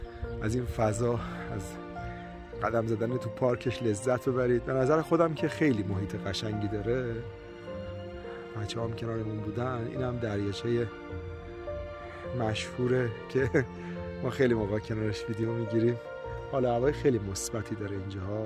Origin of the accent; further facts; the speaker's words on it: Iran; now in Austria; بعد من گفتم که من ترکم نیستم. گفت تو کجایی هستی؟ گفتم I'm Persian.